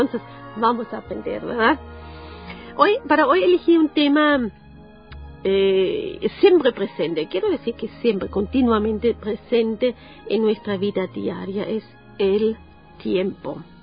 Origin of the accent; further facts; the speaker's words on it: Germany; born there; Spanish is a second language; yo soy extranjera, ya se dan cuenta que el español no es mi idioma materno, nací en Alemania.